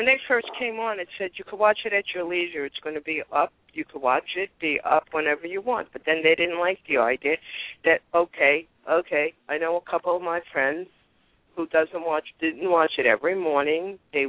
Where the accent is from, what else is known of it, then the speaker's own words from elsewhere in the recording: Brooklyn, New York, United States; Now, the whole situation about General Hospital, I'm from Bensonhurst.